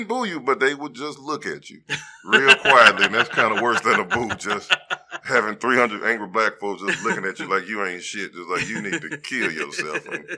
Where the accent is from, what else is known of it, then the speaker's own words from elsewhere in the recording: Baton Rouge, Louisiana, United States; I'm from Baton Rouge, Louisiana. I'm born and raised.